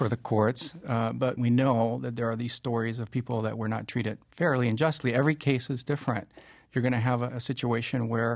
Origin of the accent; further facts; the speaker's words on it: Nicaragua; now in United States; I am an immigrant from Nicaragua. My grandfather farmed cotton. My father actually came to study in the United States, even though he went back to Central America and where he raised us.